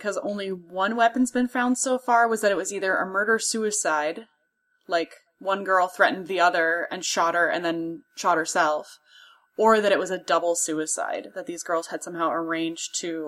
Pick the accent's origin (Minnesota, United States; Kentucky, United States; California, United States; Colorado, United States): Minnesota, United States; Roseville; That's where I grew, like, when you say Roseville, Minnesota, it's 5 minutes north of St. Paul. That's the high school that I grew up at, is 5 blocks from where this happened.